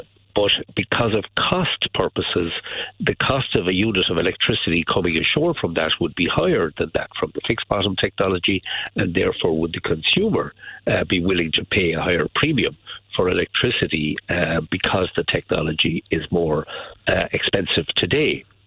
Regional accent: Ireland; And we all know this as Irish people, that we have an extraordinary resource of wind.

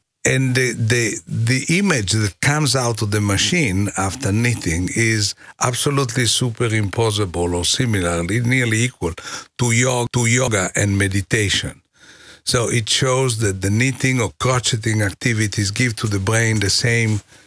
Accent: Milan, Lombardy, Italy; English is a second language; I'm from Milan

